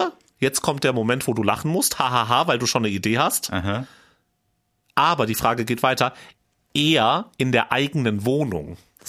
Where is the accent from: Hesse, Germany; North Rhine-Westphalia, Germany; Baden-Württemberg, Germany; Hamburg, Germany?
Hesse, Germany; Eichelsachsen; Wir gehen ja jetzt auf den Fasching in meiner Heimat nach Eichelsachsen auf die Sitzung.